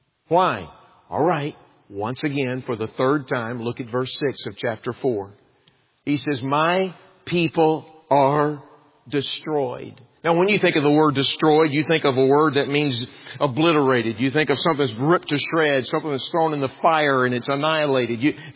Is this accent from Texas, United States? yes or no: yes; Texas, United States; I'm a Texan. I grew up watching old cowboy westerns.